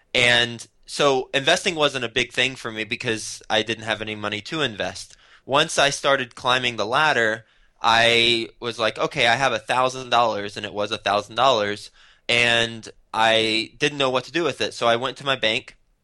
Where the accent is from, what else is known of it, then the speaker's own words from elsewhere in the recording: Fort Worth, Texas, United States; moved away as an adult; now in New York City, United States; I moved from Texas, where I'm from. I grew up in Fort Worth, Texas. Went to school in Texas at Texas Tech. Moved straight from Texas to New York City to work in advertising